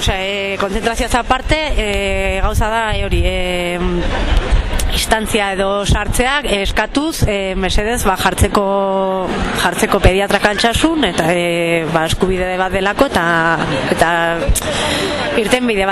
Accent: Olazagutía, Navarre, Spain; now in Ziordia, Spain; ni berez Olaztikoa naiz, baina ziordi bizi naiz

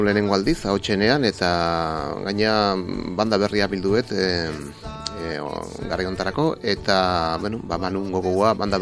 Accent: San Sebastián, Basque Country, Spain; Bai, Donostiarra, errandin bizi naiz, eta Donostiarra naiz, bai.

